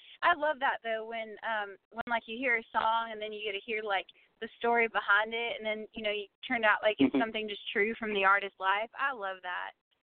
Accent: Bakersfield, California, United States; Last November, I actually flew home to Bakersfield, my hometown, and I won a Rising Star Award from the Bakersfield Country Music Association.

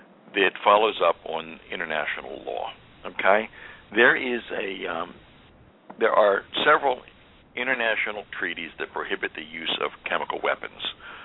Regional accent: Pennsylvania, United States; I'm from Pennsylvania, by the way, and I have some friends who are Quakers, although I'm not a practicing one myself.

